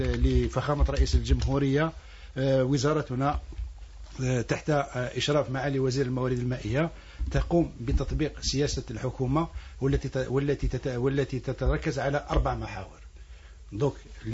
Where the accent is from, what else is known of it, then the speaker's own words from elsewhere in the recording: Algeria; منطقتنا وبالخصوص بلدنا الجزائر